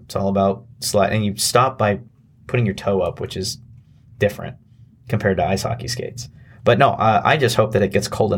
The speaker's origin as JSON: {"language": "English", "town": "Post Falls", "region": "Idaho", "country": "United States", "tie": "born or raised there", "said": "I grew up in Post Falls, so the Trojans, and then now I've spent the last 6 years in the Silver Valley"}